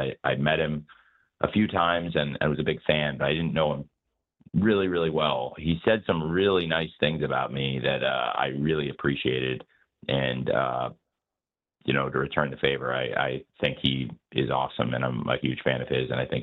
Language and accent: English; Champaign, Illinois, United States; And it was the first time I'd ever seen wrestling live outside of Champaign, Illinois, my hometown.